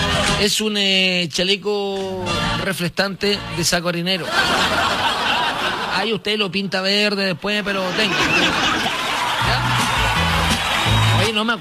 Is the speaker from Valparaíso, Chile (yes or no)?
yes; Viña del Mar, Valparaíso, Chile; Somos de Viña del Mar. Playa, arena y mar. Somos de Viña del Mar.